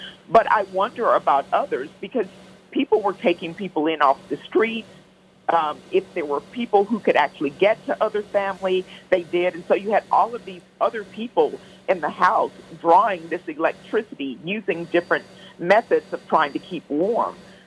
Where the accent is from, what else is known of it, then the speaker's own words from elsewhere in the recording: Texas, United States; And I really don't, as a Texan, think that we are, the things that we go through are for the faint of heart.